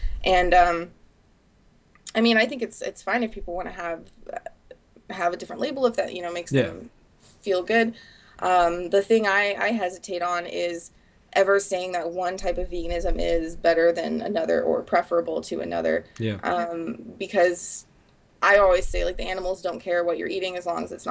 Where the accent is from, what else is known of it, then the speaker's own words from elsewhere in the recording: the South, United States; I was raised on buffets because I was raised in the South, and that's what you do.